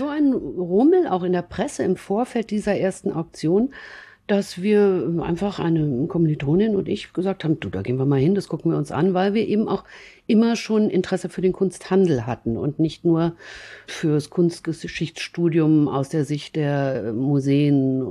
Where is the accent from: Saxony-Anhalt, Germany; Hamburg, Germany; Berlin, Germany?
Berlin, Germany; Mein Vater, der aus Dresden stammte, hütete es. Und mir als Berliner Großstadtkind schien das idyllisch und eher fremd.